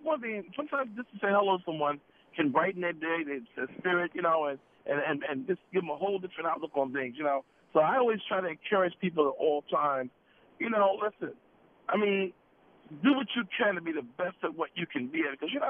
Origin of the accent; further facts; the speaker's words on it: New York, United States; I'm also a New Yorker here